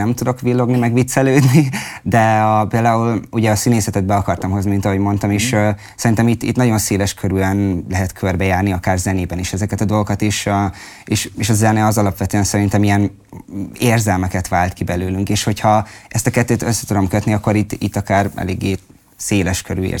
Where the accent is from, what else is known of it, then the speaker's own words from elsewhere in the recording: Sajószöged, Borsod-Abaúj-Zemplén, Hungary; moved away as an adult; now in Budapest, Hungary; A helynek az a neve, hogy Sajószöged. Uh-huh. És hát ott töltöttem a jelentős részét, igazából 19 éves koromban költöztem fel Pestre.